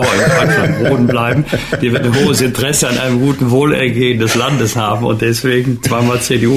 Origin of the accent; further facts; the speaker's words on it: Bergisch Gladbach, North Rhine-Westphalia, Germany; sondern in meiner Heimatstadt Bergisch Gladbach